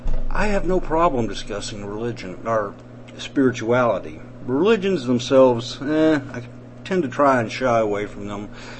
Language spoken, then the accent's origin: English; the South, United States; accent: southern; Okay, but I couldn't wait to get my southern accent back, and I suppose I draw it out sometimes more than I should